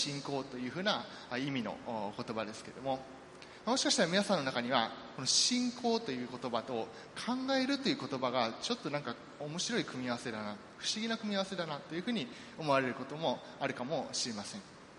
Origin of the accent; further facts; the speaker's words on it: Kansai, Japan; accent: Kansai; ツッコミというともうついつい関西弁が出てしまいますけれども